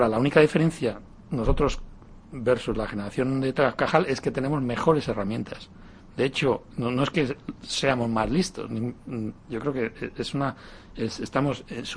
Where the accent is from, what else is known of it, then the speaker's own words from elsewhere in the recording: Spain; now in United States; soy español, ciudadanía española y americana, tengo la doble ciudadanía, y cuando puedo voto allí también.